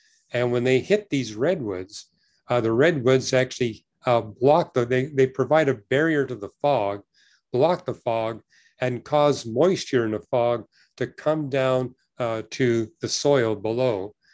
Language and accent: English; British Columbia, Canada; growing up in British Columbia, I learned this when I was in grade two, because after all, forestry at that time was the number one industry of British Columbia.